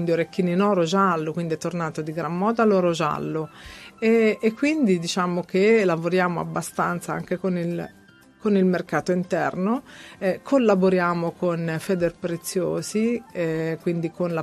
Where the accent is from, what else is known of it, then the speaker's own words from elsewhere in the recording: Arezzo, Tuscany, Italy; Da imprenditrice di Arezzo, molto ecco. attaccata alla mia terra, alle mie origini